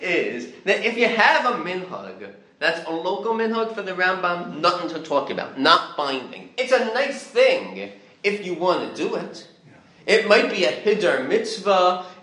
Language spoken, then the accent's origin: English; Baltimore, Maryland, United States; Because I grew up in Baltimore, and my family davened in Congregation Sherith Israel of Baltimore.